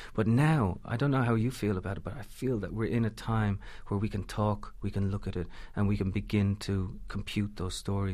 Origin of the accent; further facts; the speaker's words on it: Ireland; I was really worried, to be honest, you know, being Irish